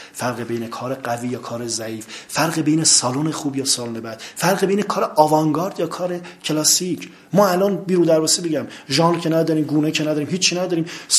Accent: Hamadan, Iran; تئاتر خوندم و بازیگر تئاتر بودم در سالهای قبل در شهر خودم همدان.

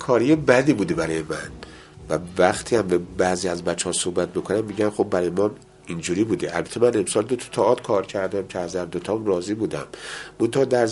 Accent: Iran; همه ما ایرانی هستیم.

